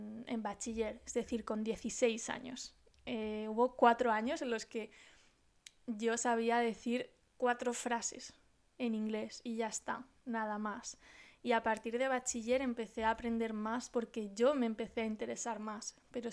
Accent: Spain; yo hasta los 12 o 13 años no salí de España y al primer país al que fui fue a Francia. Bueno, también obviamente porque es el país más cercano a Huesca, que es donde yo vivía en España.

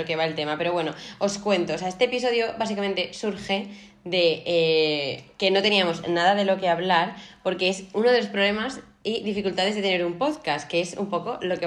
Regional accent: Seville, Andalusia, Spain; yo me siento sevillana.

